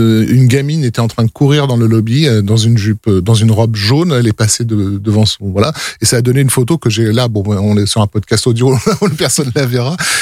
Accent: France; nous, on est français, donc on entend du français

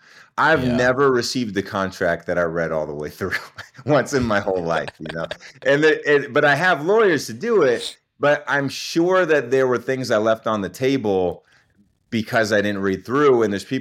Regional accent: Berkeley, California, United States; My dad is from India, and he came from India, and he met my mom going to university at Cal Berkeley. So that's where they had me, and that's where I grew up.

